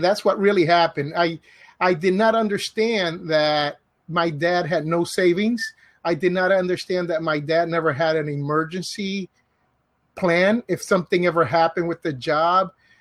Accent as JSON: {"language": "English", "town": "Jersey City", "region": "New Jersey", "country": "United States", "also_born_or_lived": "Bronx / Puerto Rico", "said": "And I'm actually originally from Jersey City, New Jersey. And I lived a few years in the Bronx"}